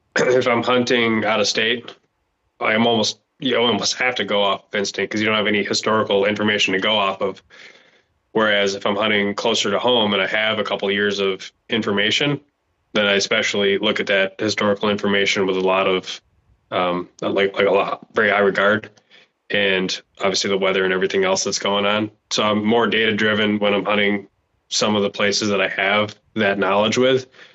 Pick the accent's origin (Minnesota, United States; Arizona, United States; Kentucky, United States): Minnesota, United States; if I'm hunting my home state, which is Minnesota